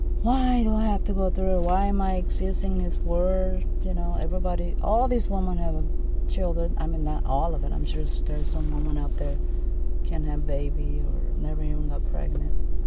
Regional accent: South Korea; English is a second language; moved away; When I was growing up in Korea, we babysat everybody's baby. That's how it is.

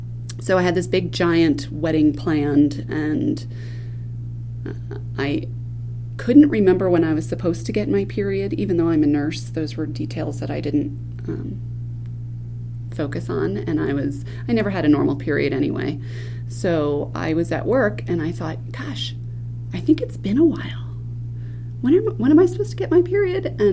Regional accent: New Jersey, United States; So I emigrated out here from New Jersey on purpose, and my husband came from Oklahoma.

